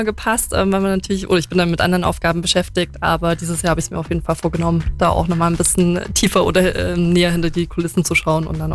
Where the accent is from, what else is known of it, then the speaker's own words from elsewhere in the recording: Saxony, Germany; also born or lived in Munich; now in Allgäu, Germany; Groß geworden tatsächlich im Erzgebirge, war jetzt aber lange Jahre davor in München und jetzt eben im Allgäu.